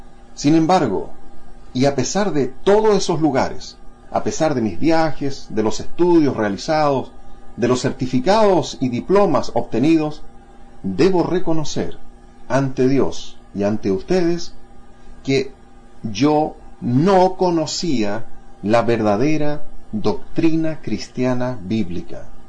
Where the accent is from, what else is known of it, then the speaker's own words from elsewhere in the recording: Chile; Fui miembro de una iglesia evangélica en mi país de Chile durante aproximadamente unos 30 años